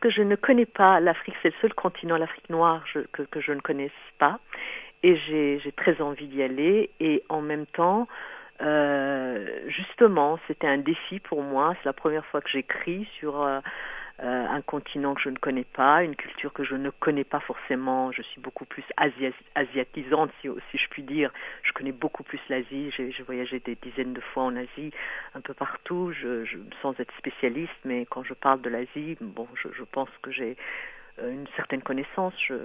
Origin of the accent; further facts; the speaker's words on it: France; je suis très très fière de mes origines, mais les Africains aussi. Hein. Mais quand on m'embête trop, je dis je suis française, basta, un point c'est tout.